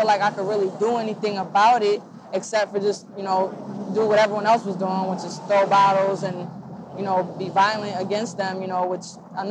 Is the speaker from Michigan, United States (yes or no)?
yes; Ann Arbor, Michigan, United States; Man, growing up in Ann Arbor, like, you know, you saw a lot of people who were, like, older